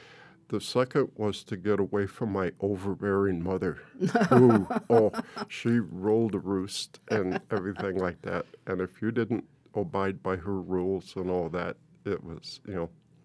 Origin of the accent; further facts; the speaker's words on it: Portales, New Mexico, United States; born there; also born or lived in Alamogordo / Tularosa / Las Cruces; I was born in Portales. We moved from there to Alamogordo, then to Tularosa, and then finally to here in Las Cruces, and lived in different places here in Las Cruces and that.